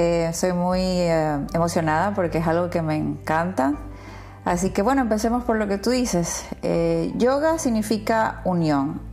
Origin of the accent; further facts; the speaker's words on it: Ecuador; moved away as an adult; also born or lived in Azerbaijan; Yo ya salí de Ecuador a vivir a Azerbaiyán con mi esposo por su trabajo y fue un país duro de adaptarte y vivimos 3 años allá